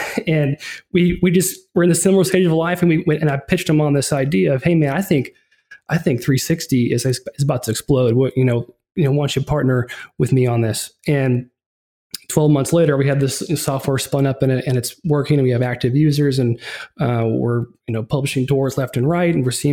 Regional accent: Houston, Texas, United States; I'm from Houston, Texas.

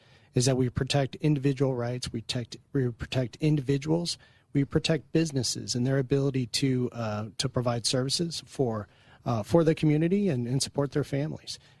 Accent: Jefferson County, United States; I was born and raised in Jefferson County, and I've spent most of my nearly 25 years as a prosecutor in Jefferson County.

